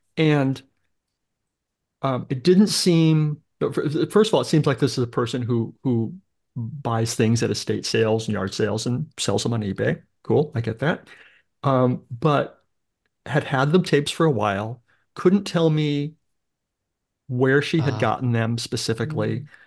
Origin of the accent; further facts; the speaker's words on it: California, United States; I grew up in Southern California in this time.